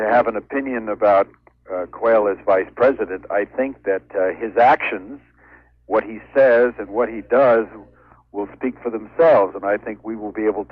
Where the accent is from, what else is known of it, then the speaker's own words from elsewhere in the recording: Los Angeles, California, United States; I grew up in Los Angeles in a Hispanic neighborhood, in a Mexican neighborhood.